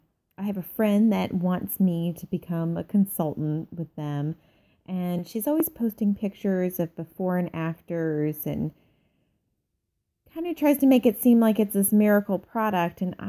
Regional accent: Atlanta, Georgia, United States; I'm from Atlanta, Georgia

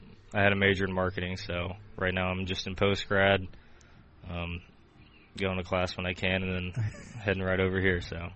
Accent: Vandalia, Ohio, United States; We grew up in Vandalia, so the Vandalia Rec Center, they had a league that I played in for a while

